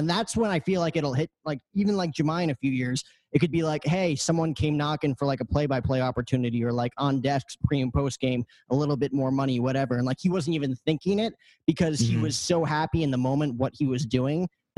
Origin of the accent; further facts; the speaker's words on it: New Jersey, United States; I remember growing up in Jersey, watching the Yankees and Mets growing up